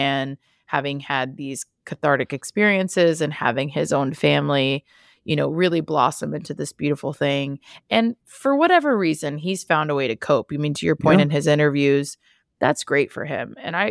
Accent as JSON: {"language": "English", "region": "Texas", "country": "United States", "tie": "born or raised there", "said": "I mean, I'm born and raised in Texas."}